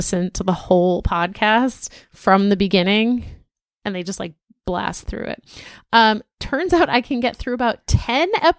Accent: Torrance, California, United States; Also, I'm originally from Torrance. Actually, I'm third generation. My grandparents, parents, and extended family all went to Torrance High.

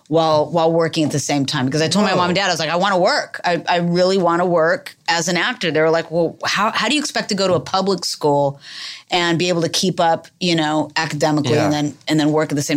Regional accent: Las Vegas, Nevada, United States; Very, very rarely do you find a showgirl who was born and raised in Las Vegas.

